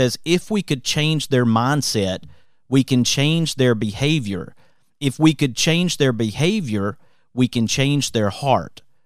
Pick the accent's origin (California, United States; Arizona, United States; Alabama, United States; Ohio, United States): Alabama, United States; Hueytown; I grew up in Hueytown, and I attended Pittman Middle School and then Hueytown High School